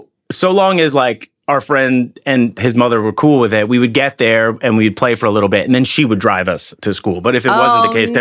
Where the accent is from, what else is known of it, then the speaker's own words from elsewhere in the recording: Haverstraw, New York, United States; My young, at like in the 80s, I lived in a town called Havistraw that was just north of Nyack, you know.